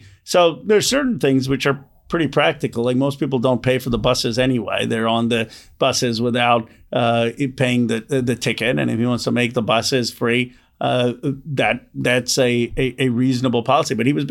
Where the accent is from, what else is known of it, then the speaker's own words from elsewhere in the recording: Pennsylvania, United States; when I was growing up in Bucks County, Pennsylvania, we used to leave our house doors unlocked.